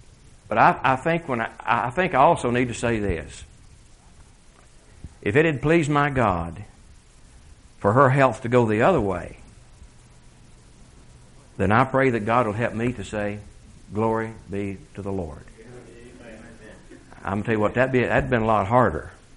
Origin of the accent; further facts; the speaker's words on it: the South, United States; I'm from the South.